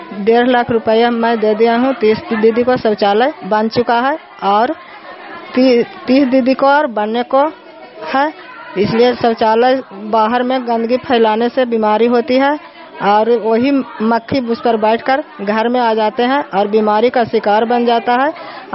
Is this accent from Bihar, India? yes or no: yes; Bihar, India; हिरदन बिघा गांव से बोल रही हूं। मैं सीएम के पद पर काम करती हूं और 10 समूह देखती हूं और मैं नालंदा जिला के निवासी हूं